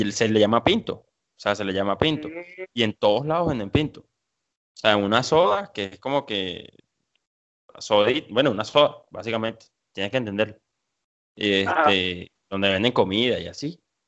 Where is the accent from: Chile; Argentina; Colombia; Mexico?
Mexico; que nosotros que nos la pasamos diciendo como mexicanos que nuestra comida que es richísima